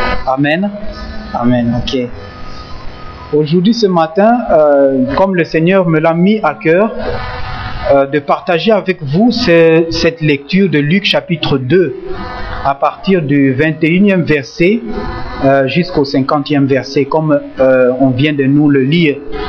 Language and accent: French; DR Congo; je suis originaire du Congo qu'on appelle Congo Kinshasa.